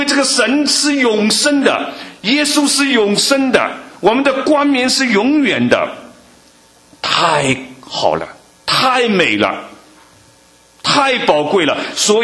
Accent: Shanghai, China; 我在从小在上海长大，上海有一座楼叫

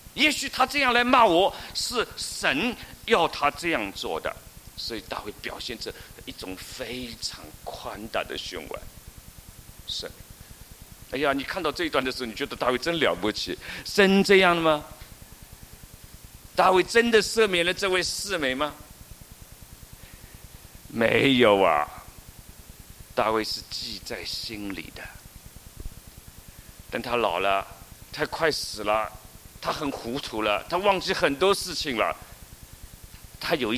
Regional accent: China; 所以为什么文化大革命以后中国人那样的渴望，渴望什么？渴望真诚的原谅，对别人原谅。

